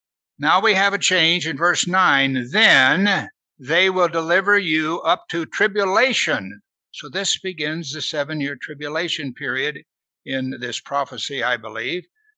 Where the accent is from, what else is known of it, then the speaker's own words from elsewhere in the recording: Missouri, United States; I grew up in Missouri. We had a lot of tornadoes.